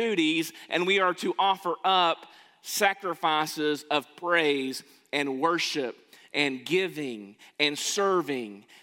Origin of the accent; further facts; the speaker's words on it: United States; Because I'm a citizen of the United States. Because I'm an American.